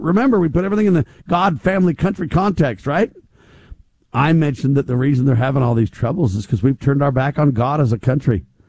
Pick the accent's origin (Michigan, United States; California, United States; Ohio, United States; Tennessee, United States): California, United States; Well, I grew up in Ventura County. I grew up down there. I lived in Camarillo and Ventura and Thousand Oaks and all over the place down there.